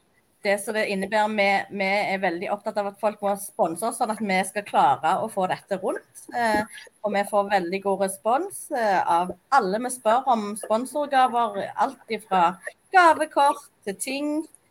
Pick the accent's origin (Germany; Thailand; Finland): Thailand; Norwegian is a second language; now in Norway; men jeg er fra jungelen, ja. Jeg er halvt fra Thailand